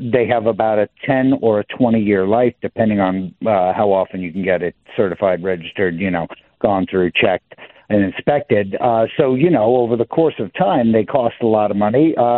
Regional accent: New York, United States; I grew up in New York and, you know, geez, I didn't know what I wanted to be when I grew up. I knew I didn't want to live there.

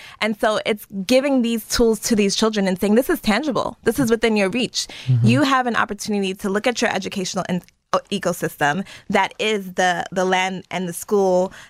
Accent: Brooklyn, New York, United States; Growing up in Brooklyn is a place that, or New York City in general, is a place that is full of diasporas, right? I myself am a first generation American.

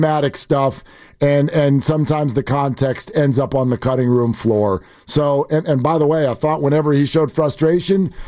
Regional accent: Foster City, California, United States; Stanford's not in Palo Alto. I'm like, I grew up in Foster City.

